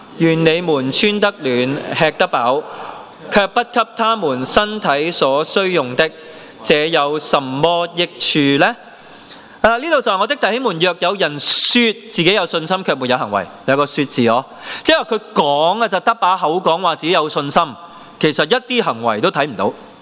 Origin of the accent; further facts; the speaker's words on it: Hong Kong; 但我哋香港人通常點啊？快快地說，快快地動怒噶嘛